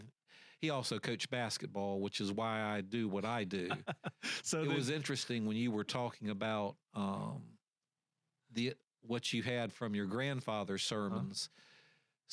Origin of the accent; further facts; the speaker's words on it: North Carolina, United States; I don't, even though I live in Poplar Branch, I'm from Currituck.